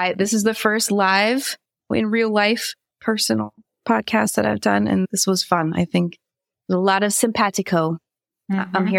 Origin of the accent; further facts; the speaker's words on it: Ohio, United States; I'm from Guernsey County originally